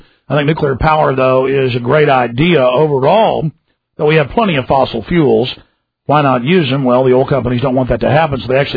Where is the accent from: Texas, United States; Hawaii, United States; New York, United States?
Texas, United States; Growing up in Texas, I saw a lot of the big 18-wheelers